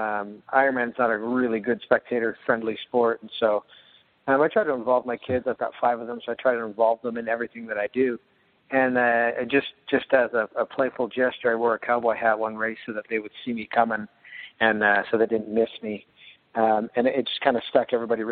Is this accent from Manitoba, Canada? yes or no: no; Calgary, Alberta, Canada; No, I'm originally from Calgary, which is known as Cowtown, but I'm the furthest thing from a cowboy. I'm a city kid